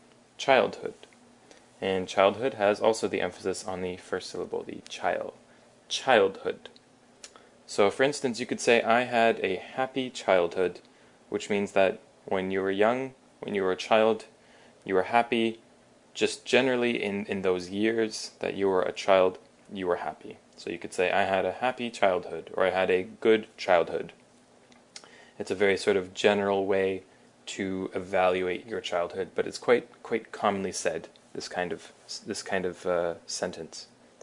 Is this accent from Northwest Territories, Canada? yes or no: no; Toronto, Ontario, Canada; I am from Canada, from Toronto, so that is the accent that I have, which is similar to American, not exactly the same, but very similar.